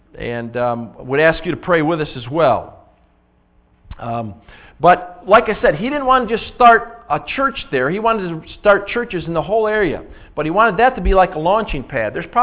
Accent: Belfast, Northern Ireland, United Kingdom; I was raised in Belfast. Belfast is a lot smaller than Dansville

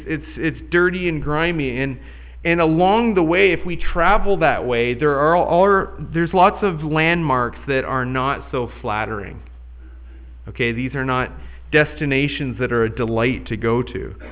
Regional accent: Canada; when I grew up in Canada.

